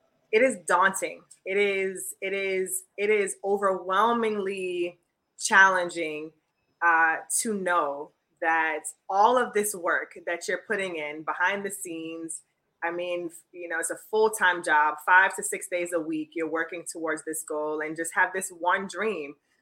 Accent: Jamaica; my family were from Kingston, Jamaica, and I just have the fondest memories of growing up in Jamaica with my mom and dad.

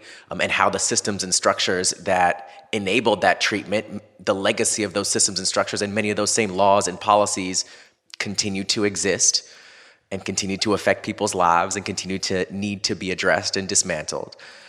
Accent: Orlando, Florida, United States; I remember growing up in Florida, in Orlando

